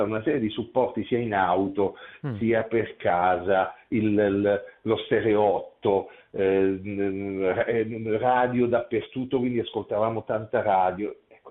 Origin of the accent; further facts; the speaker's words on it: Ostuni, Apulia, Italy; ho vissuto la mia infanzia e preadolescenza a Ustuni, Ostuni è una cittadina Puglia, cosiddetta Città Bianca viene chiamata